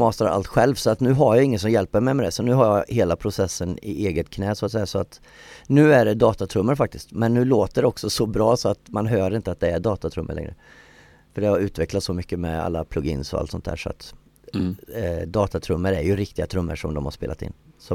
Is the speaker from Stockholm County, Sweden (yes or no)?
no; Ulricehamn, Västra Götaland County, Sweden; born there; Jag är född i Ulricehamn så att säga, nära Borås.